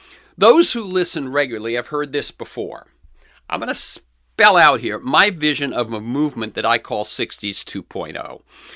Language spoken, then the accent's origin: English; Miami, Florida, United States; also born or lived in New Bedford / Texas; I was born in 1948 in New Bedford, Mass., a poor gray town that lost its textile mills to right-to-work states in the South. My family moved, first to Texas, then settling in Florida. I entered first grade in Miami in 1954